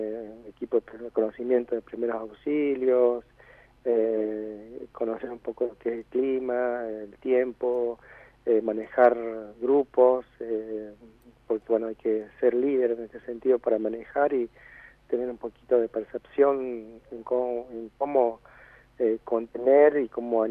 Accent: Humahuaca, Jujuy, Argentina; Sí, soy de Humahuaca.

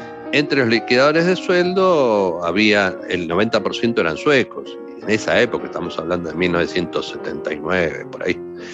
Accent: Argentina; now in Sweden; el solo hecho de haber vivido en Suecia te convierte en una persona diferente y ya no sos el argentino que eras antes de llegar a Suecia.

